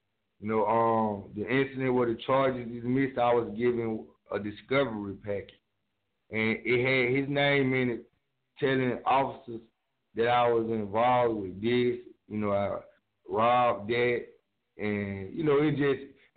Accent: Bankhead, Georgia, United States; You know, I'm from Bankhead on Mango Circle.

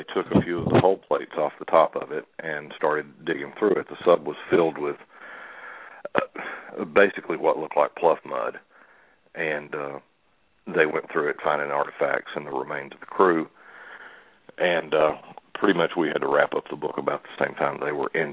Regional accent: Tennessee, United States; I'm from Tennessee, and I was living in Nashville

